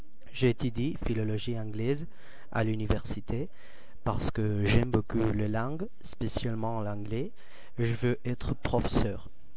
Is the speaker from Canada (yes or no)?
no; Lyon, Auvergne-Rhône-Alpes, France; j'ai 18 ans. Je suis né à Lyon et j'habite ici aussi. Mon appartement se trouve dans le 56 rue de San Antonio.